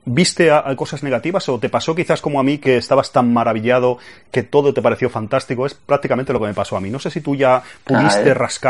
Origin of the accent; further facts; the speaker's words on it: Spain; aun siendo pues latinos, españoles en este caso